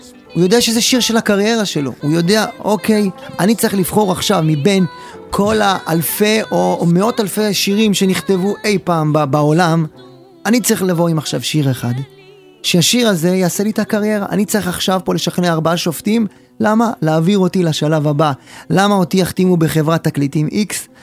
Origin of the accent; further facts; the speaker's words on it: Dimona, Southern District, Israel; אני והיא פחות או יותר באים מאותו רקע, היא גדלה בבר שבע, אני גדלתי בדימונה, שזה שכנים. זה לא סוד שאתה יודע, רוב האוכלוסייה הם יוצאי עדות המזרח.